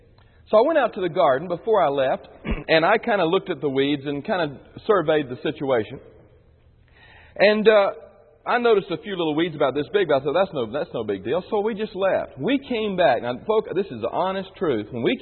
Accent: Florida, United States; also born or lived in Illinois; When I was in Illinois, we were there for 10 years, and I grew up in Florida. And in Florida, the ground is sand.

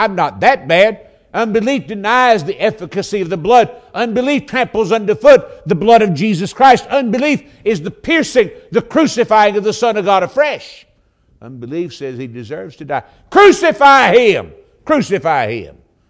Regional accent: North Carolina, United States; born there; She doesn't just believe that I was born in North Carolina nearly 67 years ago.

